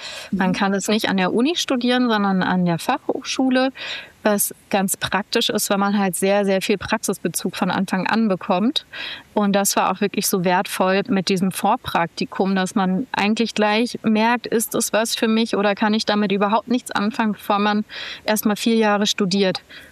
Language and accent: German; Berlin, Germany; ich bin in Berlin aufgewachsen, bin eine echte Berliner Pflanze, wie man so schön sagt, dritte Generation und komme ursprünglich aus einer Juristenfamilie.